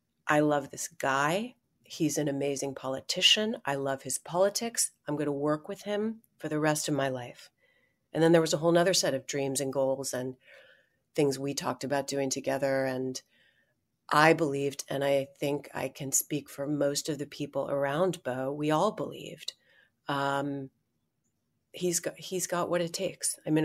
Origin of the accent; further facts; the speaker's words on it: Delaware, United States; And it was at that point that I'm from Delaware.